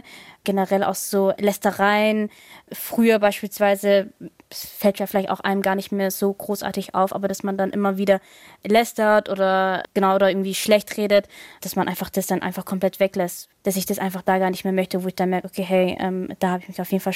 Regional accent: Eritrea; Ich komme ja ursprünglich aus Eritrea.

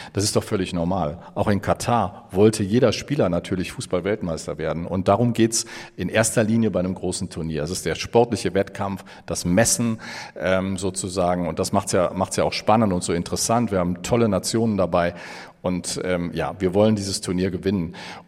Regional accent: Bonn, North Rhine-Westphalia, Germany; Also hier der Verein in Köln oder in Bonn, wo ich herkomme

